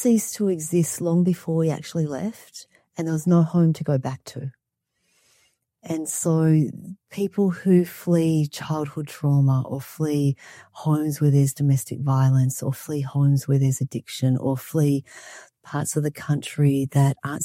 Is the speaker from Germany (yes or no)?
no; Australia; moved away as an adult; also born or lived in Vietnam / Alaska; now in United States; So I'm a former child refugee. I was born in Vietnam and raised in Australia. And as an adult, I became an immigrant into the United States, into Alaska specifically.